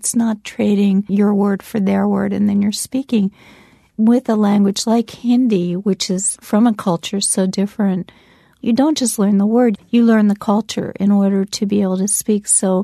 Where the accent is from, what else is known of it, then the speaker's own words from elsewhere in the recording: New York, United States; I got there as a New Yorker where everything is scheduled, everything.